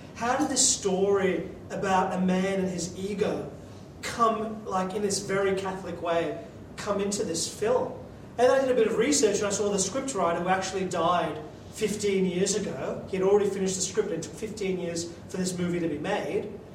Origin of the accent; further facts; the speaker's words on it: Sydney, New South Wales, Australia; I'm from Sydney.